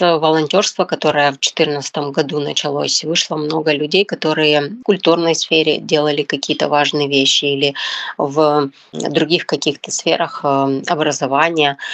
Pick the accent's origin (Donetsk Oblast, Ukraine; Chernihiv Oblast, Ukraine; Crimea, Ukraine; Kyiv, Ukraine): Donetsk Oblast, Ukraine; Kostiantynivka; born there; also born or lived in Bakhmut; Я жила в Бахмуте с 2003 года, я не коренная бахмутчанка. Я родилась в Константиновке, это город недалеко, за 30 километров от Бахмута. И после обучения приехала туда работать